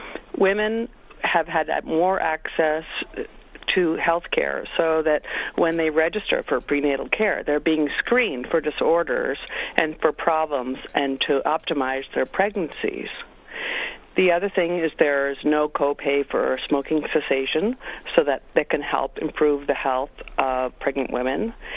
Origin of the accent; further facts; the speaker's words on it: Canada; I had this moment that I am a dual citizen. I came from Canada, and they don't do direct advertising